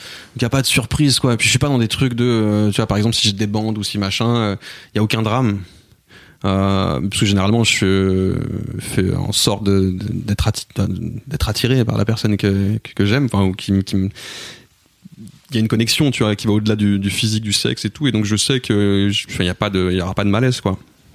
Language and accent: French; Cergy, Île-de-France, France; on a grandi à Cergy